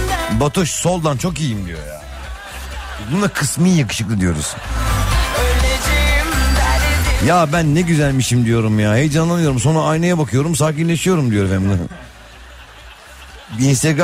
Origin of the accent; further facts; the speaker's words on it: Istanbul, Turkey; born there; İstanbul Bahçelievler doğumluyum.